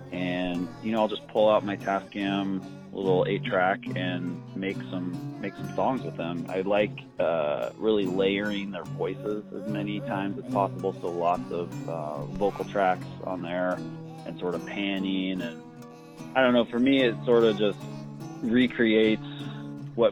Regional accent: Eugene, Oregon, United States; also born or lived in Port Orford; I was born in Port Orford, down on the south coast, and then I grew up in Eugene. So pretty much all the schooling I did was in Eugene. So I lived there for maybe, 16 years or something like that.

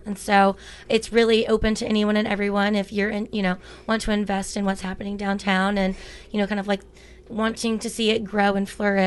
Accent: Virginia, United States; moved away as an adult; now in Astoria, United States; I'm originally from Virginia, born and raised, and moved to Oregon about 4.5 years ago. And I've been in Astoria

